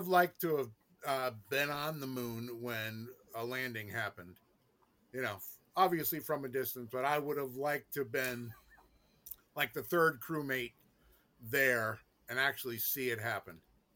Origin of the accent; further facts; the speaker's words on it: New England, United States; Well, I grew up in New England, so it would be a grinder, which is the proper name for a sub or a hoagie